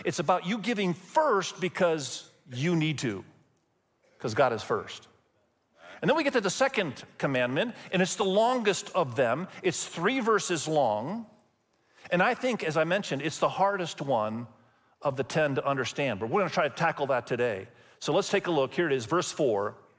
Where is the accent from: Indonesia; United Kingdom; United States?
Indonesia; English is a second language; many of you know that I grew up in Indonesia and my wife grew up in Cambodia